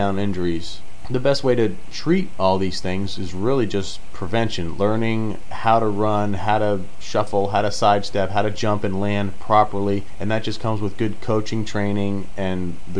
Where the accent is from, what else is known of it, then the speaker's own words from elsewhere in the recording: Fort Lauderdale, Florida, United States; I'm from Fort Lauderdale, and of course, growing up, you know, I was a big Dolphins fan